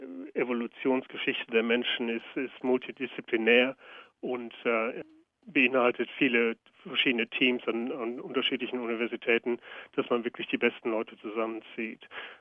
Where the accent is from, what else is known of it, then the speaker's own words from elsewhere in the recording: Germany; moved away as an adult; Ja, also ich bin in Deutschland groß geworden, auch akademisch.